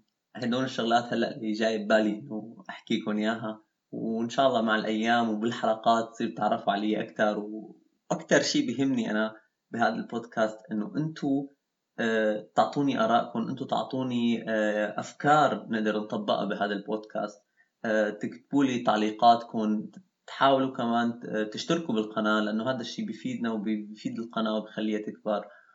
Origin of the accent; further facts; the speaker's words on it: Damascus, Damascus Governorate, Syria; now in Germany; أصلي من سوريا من الشام وبعيش بألمانيا تقريبا من 6 سنين.